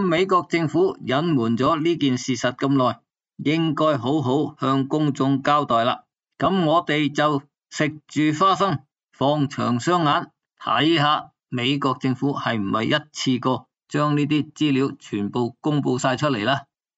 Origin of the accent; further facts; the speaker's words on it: China; 即是我们中国人叫做有遥视功能